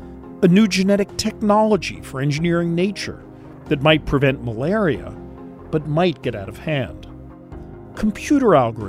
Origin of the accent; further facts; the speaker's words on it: New York City, New York, United States; I grew up in New York City, a product of the public schools, where I fell in love with math.